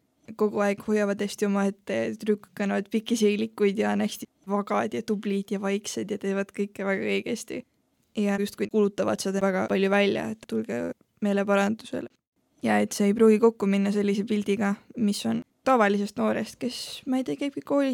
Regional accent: Tallinn, Harju County, Estonia; Ma olen täitsa Tallinnast pärit . Ma olen 20 aastat vana ja käin Valguse Tee koguduses

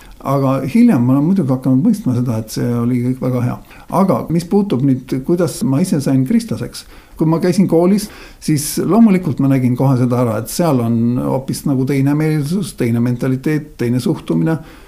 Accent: Saare County, Estonia; minu vanemad olid kristlased. Ma olen pärit Saaremaalt ja siis mõlemad vanemad olid kristlased

